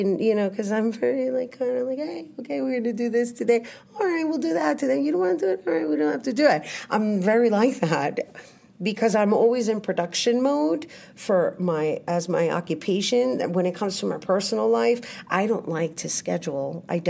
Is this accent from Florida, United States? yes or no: no; New York, United States; also born or lived in California; So I am originally from El Barrio. I'm born and raised. I'm from East Harlem